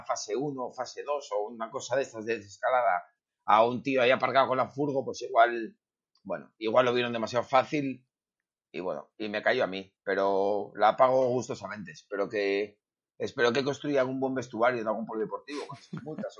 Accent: Asturias, Spain; Bueno, de la grandísima patria de Asturias. Firme defensor de Asturias.

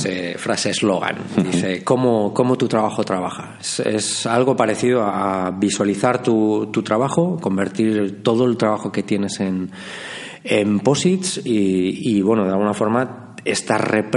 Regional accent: Zaragoza, Aragon, Spain; born there; also born or lived in Madrid; nací en Zaragoza. Prácticamente allá por el 2002 me fui a Madrid 10 años, 10, 11 años. Allí estuve trabajando en Airbus, el fabricante de aviones.

